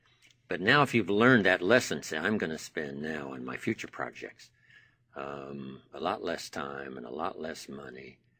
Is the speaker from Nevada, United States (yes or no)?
no; Idaho, United States; I come from Idaho, right? We grow